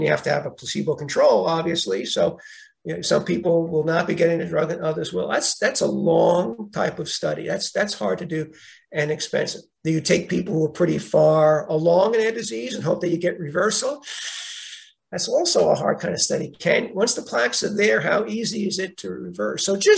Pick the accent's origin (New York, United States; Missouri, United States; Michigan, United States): New York, United States; Brooklyn; I grew up in Brooklyn. My wife grew up in Brooklyn. My father had a Carvel.